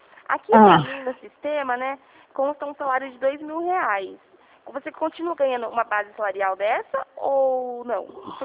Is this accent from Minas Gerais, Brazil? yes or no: no; Rio Claro, São Paulo, Brazil; Eu sou de Rio Claro.